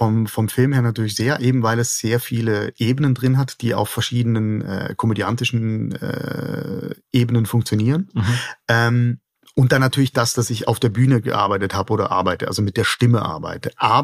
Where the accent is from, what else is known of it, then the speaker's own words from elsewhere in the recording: Schaffhausen, Switzerland; accent: Eastern Swiss German dialect; Ich bin Schaffhauser, ich rede Ostschweizer Dialekt, das ist ein bisschen so das Sächsisch der Schweiz.